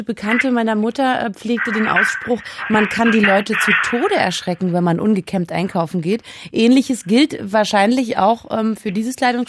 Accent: Berlin, Germany; Ich komme natürlich aus Berlin

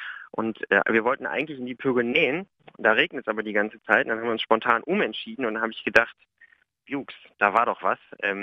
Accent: Hamelin, Lower Saxony, Germany; in Hameln, wo ich herkomme.

